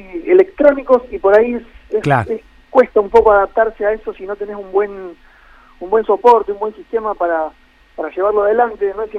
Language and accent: Spanish; Córdoba, Argentina; now in Buenos Aires, Argentina; yo soy de Córdoba.